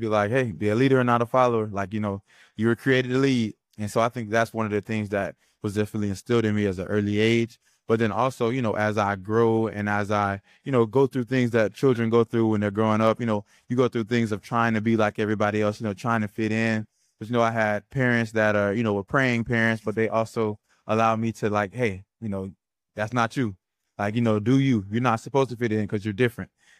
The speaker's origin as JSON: {"language": "English", "town": "Alachua", "region": "Florida", "country": "United States", "said": "Yes, I'm actually from Alachua, Florida, a small town outside of Gainesville, Florida."}